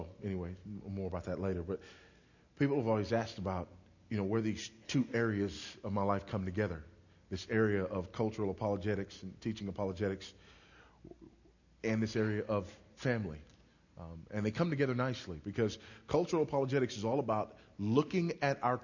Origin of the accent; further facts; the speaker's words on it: Los Angeles, California, United States; I was raised in a small Southern city called Los Angeles, and in Southern California